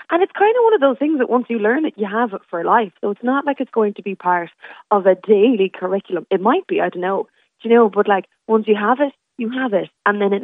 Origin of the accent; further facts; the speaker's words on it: Ireland; as the Irish nation, like, we were and still are, I suppose, such an emigrating nation. Like, we built London. Like, you know, we're used to emigrating, and now people are emigrating here.